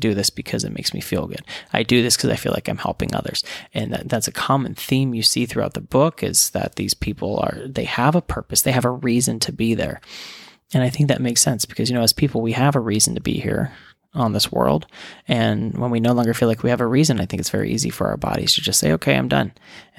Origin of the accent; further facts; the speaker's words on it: West Virginia, United States; Growing up in West Virginia, I had a stick shift, and my dad let me have it.